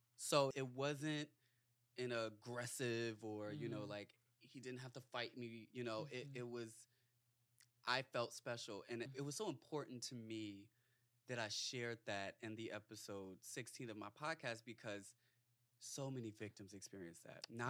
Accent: Virginia, United States; So I'm from Southern Virginia, and my family's really Southern.

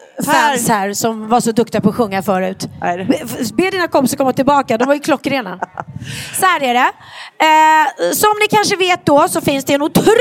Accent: Värmdö, Stockholm County, Sweden; Och jag är uppvuxen på Värmdö.

